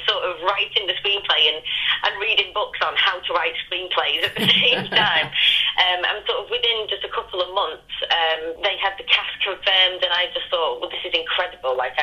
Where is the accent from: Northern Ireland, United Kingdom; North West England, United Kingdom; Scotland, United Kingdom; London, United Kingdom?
North West England, United Kingdom; Warrington; I'm from Warrington originally.